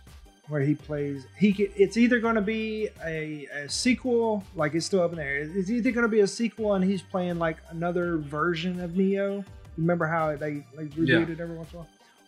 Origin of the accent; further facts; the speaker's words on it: St. Louis, Missouri, United States; born there; See, okay, I was born in St. Louis.